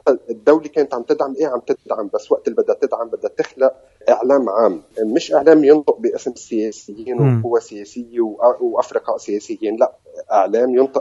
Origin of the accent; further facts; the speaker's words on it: Lebanon; مش مشكلتنا انه نحن لبنانيين